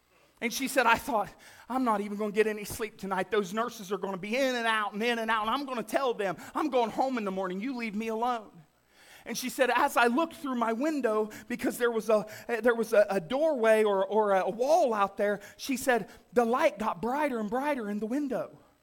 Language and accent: English; Wellston, Ohio, United States; I grew up in Wellston, Ohio. Even as a kid, I seen miracles of God.